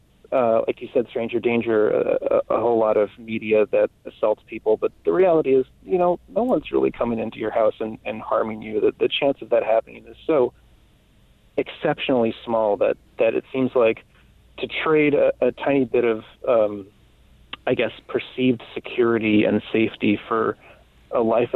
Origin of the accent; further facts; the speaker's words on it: New Orleans, Louisiana, United States; I actually, it's funny, I grew up in New Orleans, so these stories about hurricanes certainly resonate as a child growing up and losing power for 2 weeks.